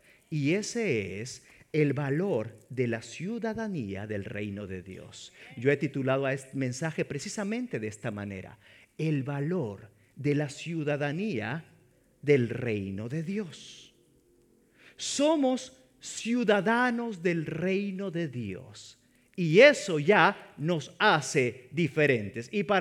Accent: El Salvador; born there; also born or lived in Mexico; Nací en El Salvador, luego me fui a México y aprendí la cultura mexicana.

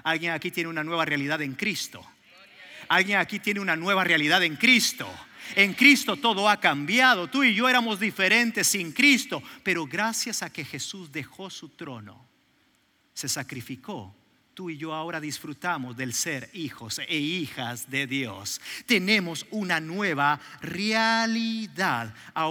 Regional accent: El Salvador; now in Mexico; Nací en El Salvador y estoy seguro que soy salvadoreño porque me encantan las pupusas. Y meter el pan dulce en el café es algo que disfruto. Es una herencia que Dios me dejó. Soy de El Salvador. Ahora nos fuimos a México.

